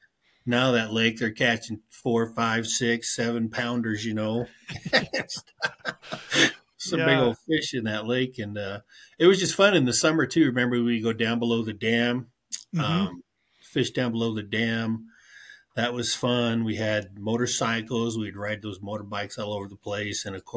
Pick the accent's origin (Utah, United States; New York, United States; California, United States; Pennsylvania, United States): Utah, United States; Antimony; also born or lived in Bryce Canyon; I was just thinking about that last night growing up in Antimony, and you know, before that, even down around Bryce Canyon